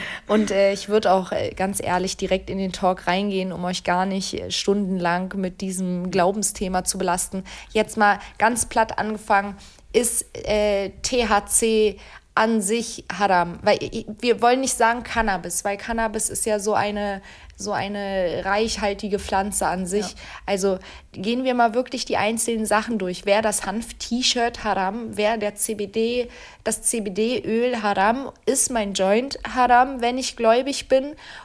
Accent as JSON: {"language": "German", "country": "Turkey", "said": "weil ich bin Türkin"}